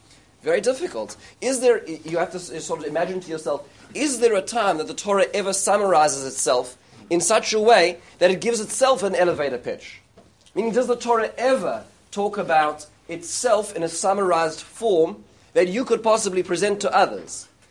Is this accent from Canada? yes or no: no; North Dakota, United States; Now, I'm from North Dakota, so I've never met a Jew in my life